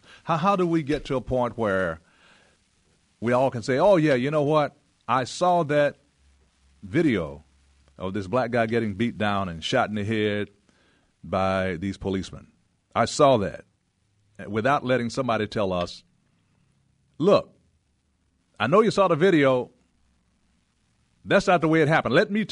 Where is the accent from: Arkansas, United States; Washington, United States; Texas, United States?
Arkansas, United States; You know, growing up in Arkansas